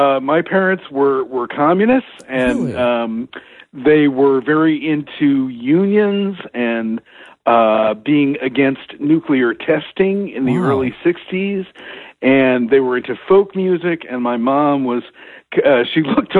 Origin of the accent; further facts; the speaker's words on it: New York City, New York, United States; I was growing up in Queens in New York City, and this was way before Queens was cool.